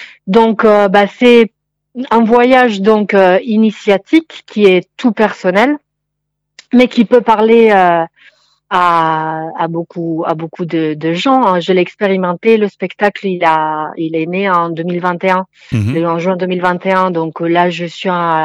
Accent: Emilia-Romagna, Italy; Qui vient et venait d'Emilia-Romagne, une région au cœur de l'Italie, là d'où je viens aussi.

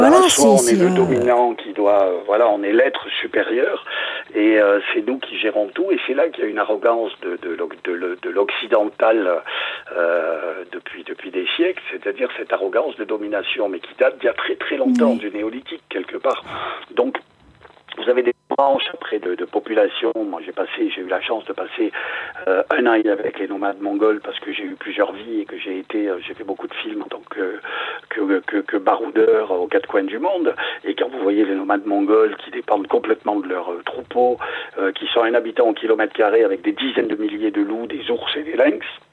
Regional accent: France; Et avec les quantités qu'on a aujourd'hui d'ongulés sauvages chez nous en France, dans les Alpes et aussi ailleurs en France

